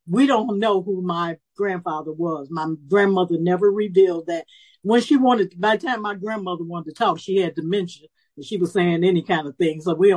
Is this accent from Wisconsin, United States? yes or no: no; Chicago, Illinois, United States; Almost always, when I tell other than Black people in Madison that I was from Chicago, they seem surprised that I've never been in a game.